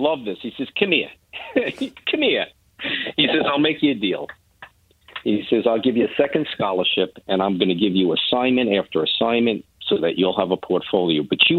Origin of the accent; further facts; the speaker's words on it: Bronx, New York, United States; And, you know, you're from the Bronx, I'm from the Bronx.